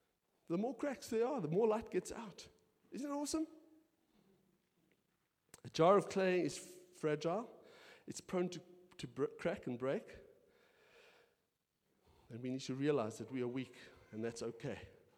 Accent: Milnerton, Western Cape, South Africa; I come from Milnerton, really Brew.

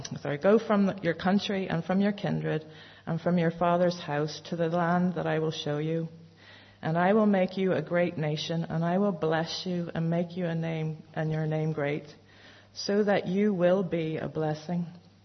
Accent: Belfast, Northern Ireland, United Kingdom; my accent is slightly different from Stanley's this morning. So my parents were missionaries, so I grew up overseas, but I'm actually from Belfast originally

